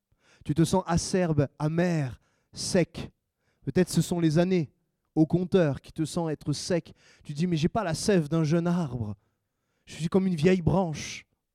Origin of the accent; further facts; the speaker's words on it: France; Et en plus, on est français, on prend le petit café, tout est petit.